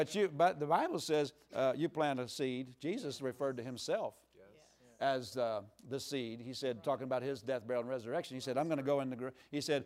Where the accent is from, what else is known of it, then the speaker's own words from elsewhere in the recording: Pennsylvania, United States; I'm just from Pennsylvania.